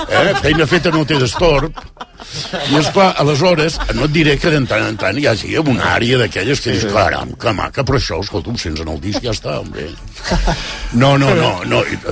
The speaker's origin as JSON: {"language": "Catalan", "town": "Girona", "region": "Catalonia", "country": "Spain", "said": "Bueno, sóc de Girona, pensa això, eh."}